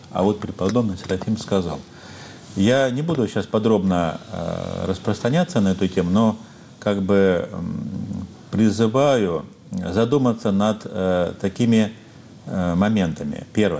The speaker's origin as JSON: {"language": "Russian", "region": "Luhansk Oblast", "country": "Ukraine", "tie": "born or raised there", "said": "я из Донбасса родом, у нас единственный храм на Луганщине, это поселок Городищ, вот, Успенский храм."}